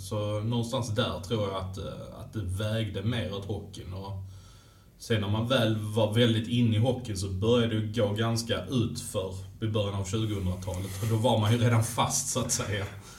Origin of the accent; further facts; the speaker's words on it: Malmö, Skåne, Sweden; Jag är född i Malmö. Mm. Jag är född och uppväxt mitt inne i stan, vid Karolikvarteren.